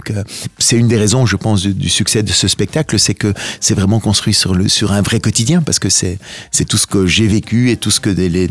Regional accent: Brussels, Brussels-Capital Region, Belgium; born there; j'ai étudié à Louvain, je suis né à Bruxelles, j'ai étudié à Louvain, mais j'ai travaillé à Liège pendant quelques années

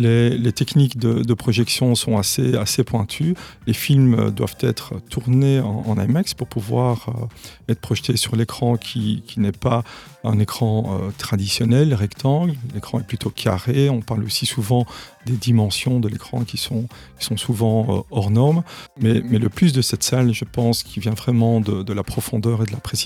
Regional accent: Liège, Wallonia, Belgium; on m'avait confié la gestion du site de Braine-l'Alleud. Ça, c'était en 2014. J'y suis resté à peu près 2 ans pour revenir alors à ma ville natale, à Liège, en 2017.

